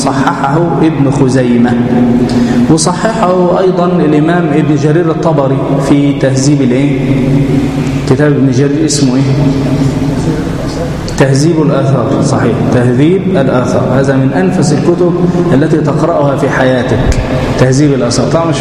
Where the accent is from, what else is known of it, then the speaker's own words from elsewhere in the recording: Egypt; وهو المشهور عندنا في مصر أننا نقنط في صلاة الايه